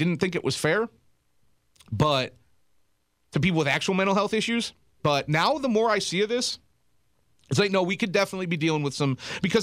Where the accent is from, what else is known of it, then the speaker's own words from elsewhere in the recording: East Coast, United States; I come from the East Coast, and like you said, that's just kind of a way of life there.